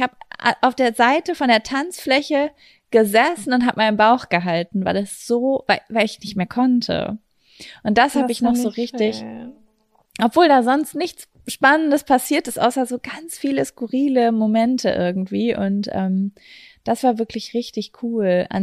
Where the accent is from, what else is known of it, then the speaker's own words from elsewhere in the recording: Lübeck, Schleswig-Holstein, Germany; Wir kommen aus Lübeck.